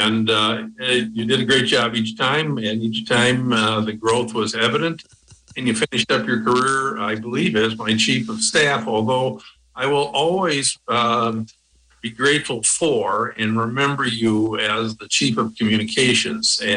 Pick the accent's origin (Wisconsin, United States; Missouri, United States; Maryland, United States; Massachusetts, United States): Wisconsin, United States; Madison; Sure. I grew up in Madison and spent summers on my maternal and paternal grandparents' farms.